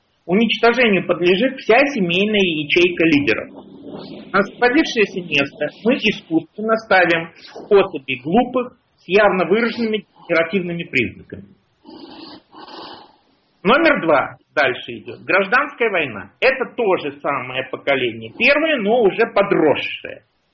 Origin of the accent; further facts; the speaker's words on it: United States; На лбу у меня не написано, что я американец.